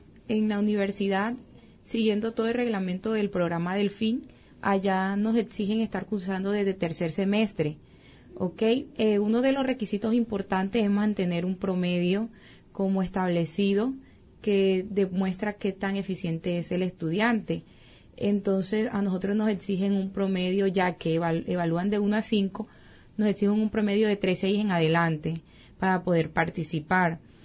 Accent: Colombia; vengo desde Colombia, específicamente de la Universidad de La Guajira, y como bien lo decía, estudio biología.

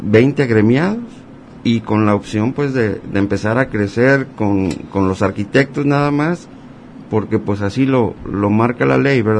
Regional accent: Autlán, Jalisco, Mexico; nosotros no nada más somos de Autlán.

